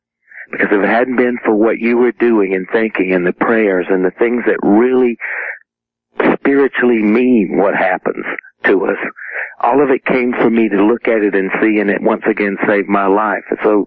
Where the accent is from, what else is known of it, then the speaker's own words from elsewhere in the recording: South Carolina, United States; Raised in South Carolina. I'm 47 years old. I was born in 1950. I grew up in South Carolina.